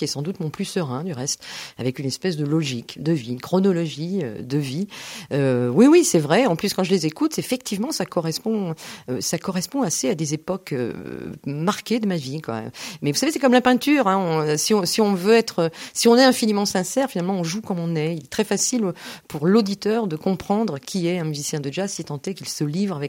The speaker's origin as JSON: {"language": "French", "town": "Longfossé", "region": "Hauts-de-France", "country": "France", "tie": "born there", "said": "Je suis née près de Dèvres, banlieue nord de Dèvres, Longfossé, 300 habitants."}